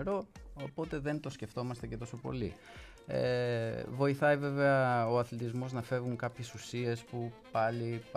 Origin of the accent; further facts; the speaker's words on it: Agrinio, Western Greece, Greece; now in Crete, Greece; Είμαι από το Αγρίνιο.